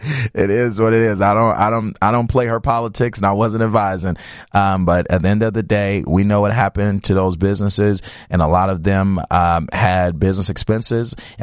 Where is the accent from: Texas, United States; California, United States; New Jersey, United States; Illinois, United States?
Illinois, United States; Chicago; Well, you know, I'm from Chicago, but I've seen it a lot here.